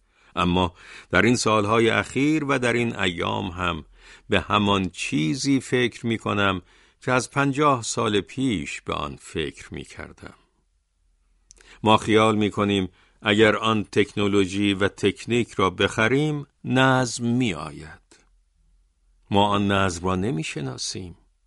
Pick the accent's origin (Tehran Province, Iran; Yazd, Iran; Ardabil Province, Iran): Yazd, Iran; Ardakan; born there; من در 15 خرداد سال 1312 شمسی در اردکان یزد به دنیا آمدم.